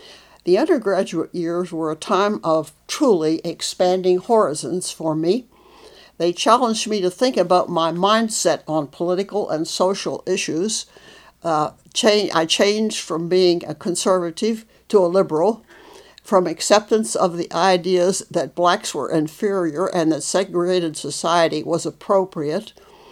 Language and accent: English; McLean, Virginia, United States; also born or lived in Washington, D.C.; I was born in Washington, D.C. on June the 14th, 1924. And in the years 1924 through 1935, I lived in McLean, Virginia, in the family home on an 11-acre piece of land